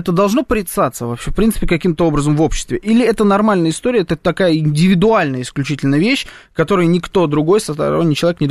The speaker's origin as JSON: {"language": "Russian", "country": "Russia", "tie": "born there", "said": "я родился в России"}